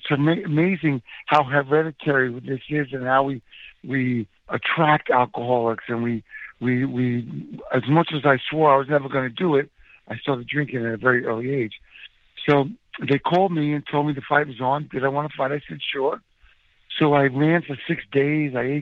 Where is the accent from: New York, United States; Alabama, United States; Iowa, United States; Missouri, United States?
New York, United States; Huntington; also born or lived in Manhattan, United States; I was born in Manhattan, and we moved out to Huntington, Long Island, when it was mostly old farmland, and we grew up there in a small house.